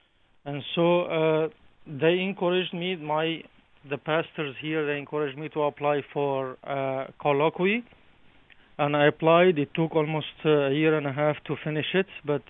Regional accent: Damascus, Damascus Governorate, Syria; I was born in Syria, I spent my teenage year in Damascus, cross street from the straight street where Paul was baptized in the Church of Ananias.

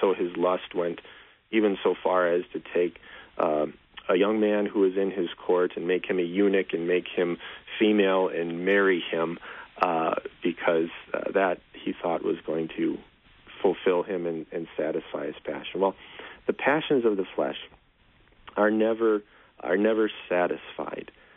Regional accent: Wisconsin, United States; You know, we're from Wisconsin.

